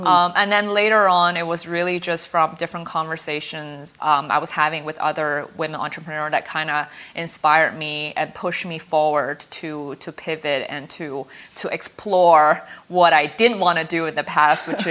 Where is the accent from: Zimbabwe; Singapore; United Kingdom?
Singapore; moved away; also born or lived in North America; I grew up in Singapore, and I grew up not really thinking too much or too interested in the Chinese culture and cultural heritage.